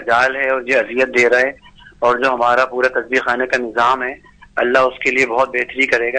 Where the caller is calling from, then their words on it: Oman; میں عمان سے بات کر رہا ہوں.